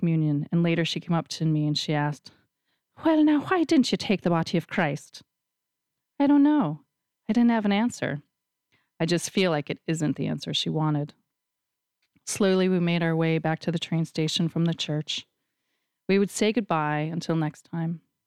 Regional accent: Ireland; There was nothing for a girl of my age to do there, but I really loved being Irish, and I loved the ragged hills that lay beyond her cottage.

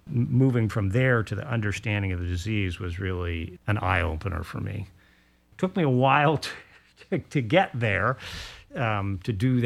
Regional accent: Portland, Oregon, United States; I grew up in rural Portland, a small community that feels very much like Vashon does now.

